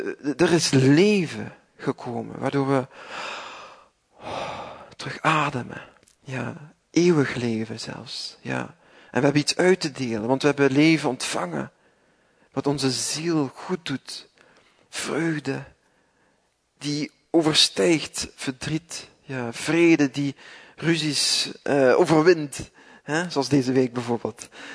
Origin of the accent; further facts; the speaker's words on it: Flanders, Belgium; zeker wij als Vlamingen, ja, hebben daar wat extra last van, lijkt het.